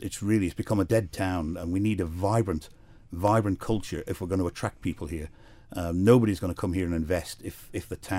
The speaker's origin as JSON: {"language": "English", "town": "Douglas", "country": "Isle of Man", "tie": "born or raised there", "said": "I was born on the Isle of Man, in fact, in Douglas East, and I grew up in Douglas East."}